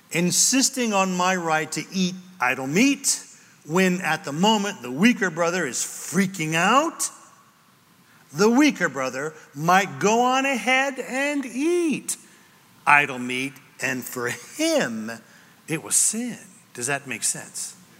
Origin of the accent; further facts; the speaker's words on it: California, United States; And I'm from Northern California where it's not spoken out loud, but the number one cash crop in that whole area is marijuana.